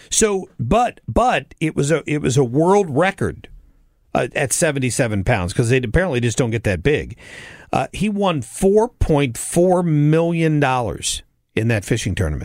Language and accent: English; Minnesota, United States; I remember growing up, and my dad took me fishing up in Minnesota, northern Minnesota